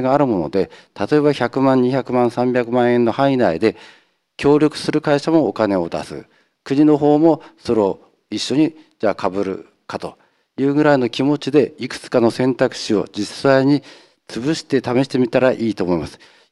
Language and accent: Japanese; Fukushima, Japan; 私は福島県の出身で